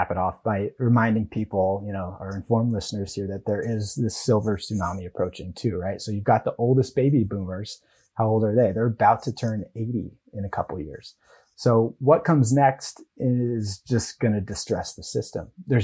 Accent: California, United States; I'm from Marin County. It's just across the Golden Gate Bridge from San Francisco.

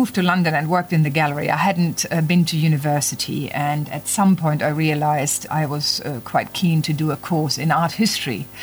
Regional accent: West Germany, Germany; Yeah, I mean, we were brought up in West... I come from West Germany.

